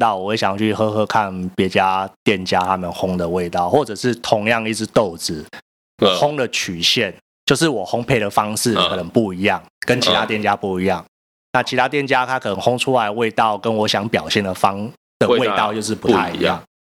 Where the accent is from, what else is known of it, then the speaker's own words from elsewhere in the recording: Tainan, Taiwan; 但是我以我是台南人的嘴巴来讲话算是很刁